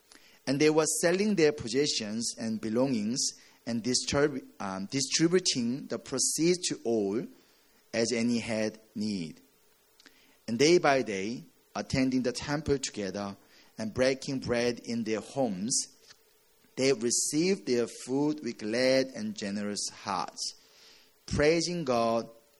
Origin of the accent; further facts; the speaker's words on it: South Korea; English is a second language; moved away as an adult; now in United States; I turn 40 years old this year, and I'm growing up in South Korea for 27 years. So I've been in here for 12 years, 13 years, so I'm still learning English.